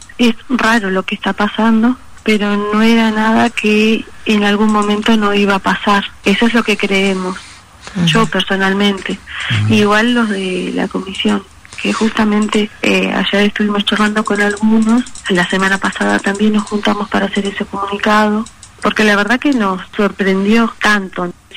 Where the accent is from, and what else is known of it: Chile